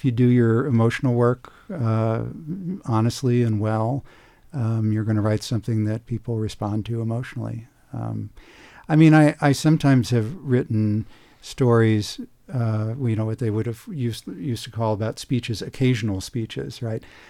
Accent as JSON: {"language": "English", "country": "United States", "said": "And as an American going into it, you know, I felt an obligation to bone up on the history."}